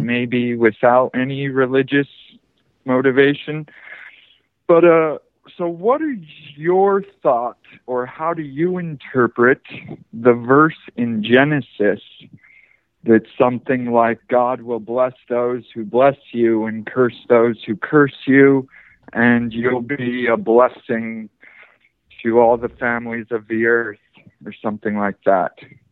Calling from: Utah, United States; Hey, George, this is the Mormon rabbi from Utah.

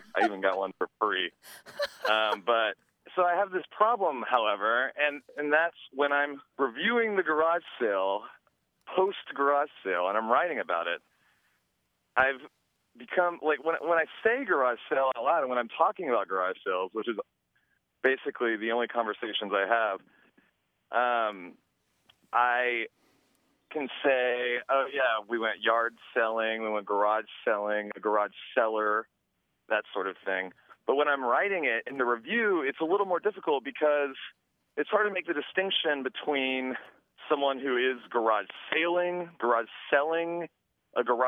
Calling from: Crescent City, California, United States; I'm calling from Northern California in Crescent City.

